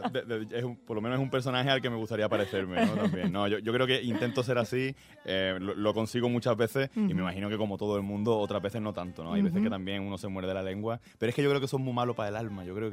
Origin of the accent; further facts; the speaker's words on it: Málaga, Andalusia, Spain; pese a que yo soy de Málaga, ¿no?